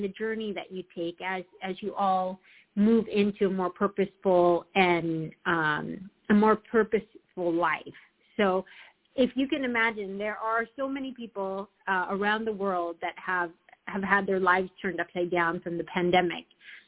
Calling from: California, United States; everyone, and I'm calling from Southern California.

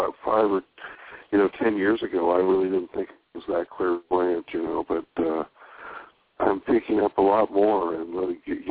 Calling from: California, United States; California.

